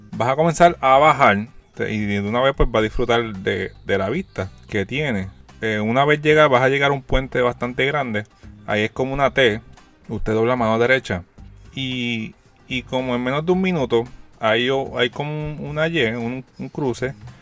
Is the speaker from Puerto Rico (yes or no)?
yes; Ciales, Puerto Rico; soy de Ciales. Mis papás tienen una casa de campo en el área de Toro Negro.